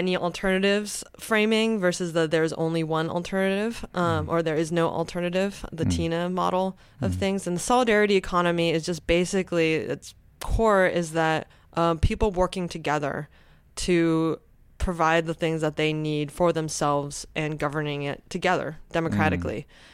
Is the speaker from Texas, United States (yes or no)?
no; Pasadena, California, United States; And so I'm originally from Pasadena, California, grew up there and ended up going to UC Santa Cruz